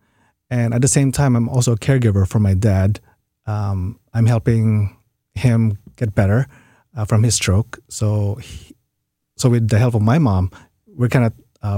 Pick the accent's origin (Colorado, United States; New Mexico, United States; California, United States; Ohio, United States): California, United States; Los Angeles; now in St. Louis, United States; No, actually, I'm from Los Angeles, and I moved here about a year ago.